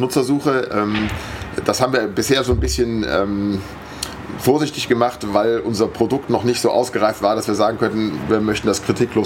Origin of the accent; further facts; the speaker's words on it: Aachen, North Rhine-Westphalia, Germany; born there; Ja, ich bin gebürtiger Aachener.